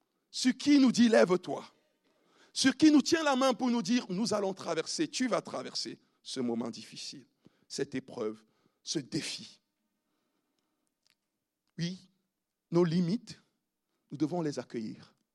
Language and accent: French; Cameroon; Et chez moi, au Cameroun, c'est comme ça qu'on fait.